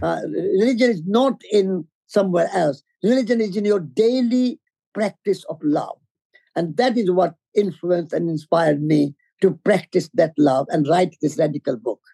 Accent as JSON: {"language": "English", "region": "Rajasthan", "country": "India", "tie": "born or raised there", "said": "And so I grew up in Rajasthan in northwest India."}